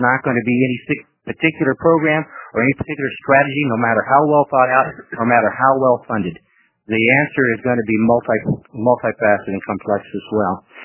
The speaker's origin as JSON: {"language": "English", "town": "Salem", "country": "United States", "tie": "born or raised there", "said": "And my hometown, Chairman Ryan, certainly is the city of Salem, but it's my office."}